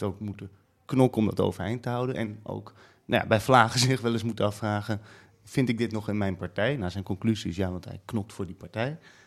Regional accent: North Holland, Netherlands; also born or lived in Amsterdam; Ik ben in Amsterdam geboren en toen zijn mijn ouders naar de Zaanstreek verhuisd. Dat grenst direct aan Amsterdam, maar dat voelt wel echt als zeer diep Noord-Holland al meteen.

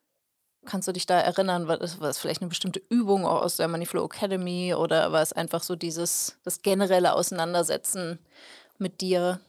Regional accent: North Rhine-Westphalia, Germany; Ja, ich bin aus Ostwestfalen

